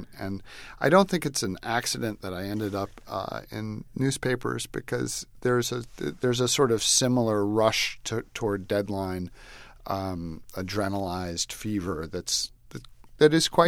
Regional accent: New York City, New York, United States; Well, you know, I grew up in New York City, which is an amazing place to grow up if you're interested in food

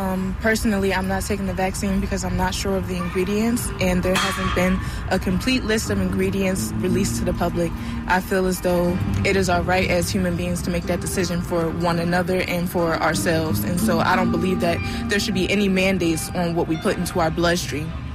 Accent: Philadelphia, Pennsylvania, United States; I'm from South Philly. I live in Overbrook, Philadelphia right now.

